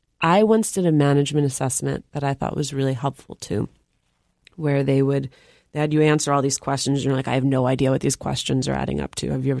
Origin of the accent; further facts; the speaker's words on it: Union City, New Jersey, United States; I grew up in Union City, New Jersey.